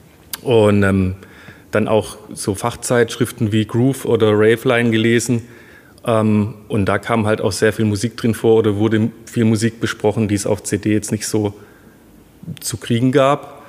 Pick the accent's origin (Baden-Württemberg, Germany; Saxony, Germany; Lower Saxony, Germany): Baden-Württemberg, Germany; Heilbronn; bin geboren und aufgewachsen in Heilbronn